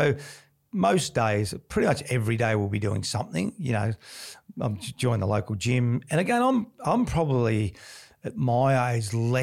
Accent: Melbourne, Victoria, Australia; when I was growing up in Melbourne

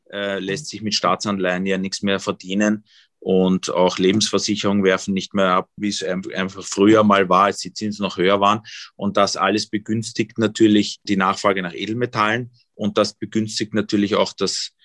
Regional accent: Vienna, Austria; moved away; also born or lived in East Germany; Ich bin ja geboren in Ostdeutschland. In Ostdeutschland war Gold ein ganz besonders gefragtes Gut. Das war sogar mehr gefragt als die Westmark. Wer dort Gold hatte, er hat eigentlich alles bekommen. Und mein Vater war Wiener. Ich bin als Baby

